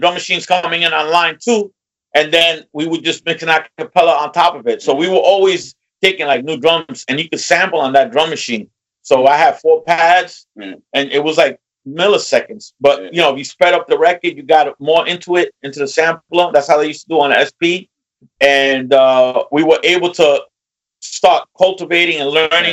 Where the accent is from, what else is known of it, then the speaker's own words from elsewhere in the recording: New York, United States; I said, yo, man, I'm from New York, man. We do everything.